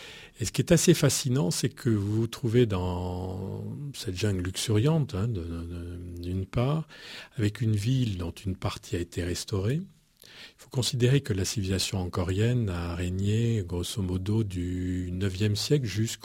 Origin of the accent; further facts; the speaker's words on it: Biarritz, Nouvelle-Aquitaine, France; je suis originaire de Biarritz